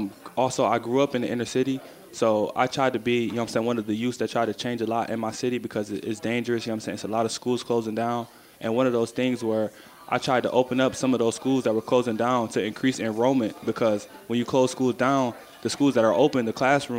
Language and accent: English; Cleveland, Ohio, United States; But when I was growing up in Cleveland, I didn't start playing basketball until I got to high school, until my ninth grade year.